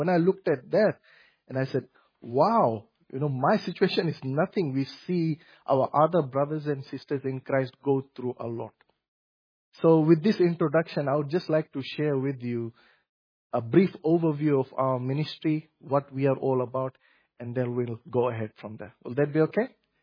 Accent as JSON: {"language": "English", "country": "Fiji", "said": "I'm originally from Fiji"}